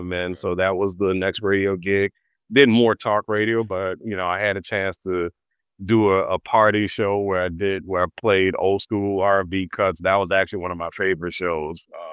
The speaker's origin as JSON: {"language": "English", "town": "New Orleans", "region": "Louisiana", "country": "United States", "tie": "born or raised there", "said": "Yeah. I grew up walking distance from the French Quarter."}